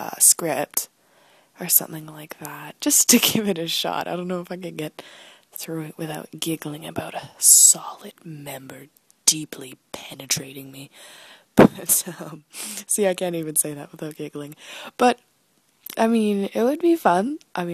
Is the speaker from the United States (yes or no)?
no; Canada; almost 19. And I'm from Canada. Wicked cool, eh?